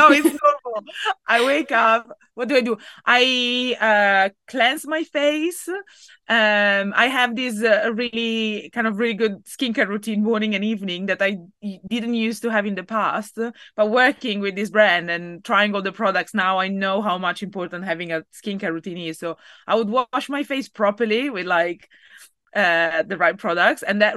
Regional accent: Italy; I think it's because I'm from Italy

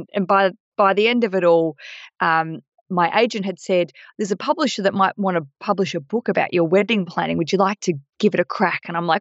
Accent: Australia; I used to write for a lot of you might hear my accent. I'm an Australian.

